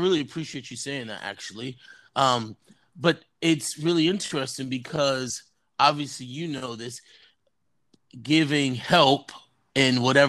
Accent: Brooklyn, New York, United States; So I grew up in... I was in Brownsville in Brooklyn. Yeah, so... I affectionately refer to myself as a project kid.

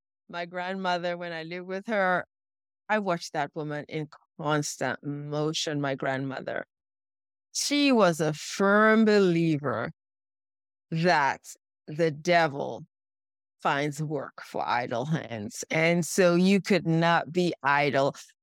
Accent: Cameroon

